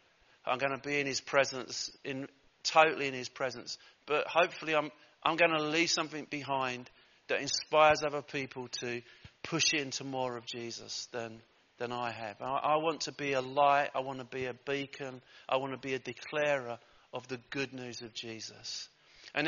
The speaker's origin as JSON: {"language": "English", "town": "Basildon", "region": "East of England", "country": "United Kingdom", "said": "I always say I'm from Basildon, which really upsets her because she likes to say we're from Wickford."}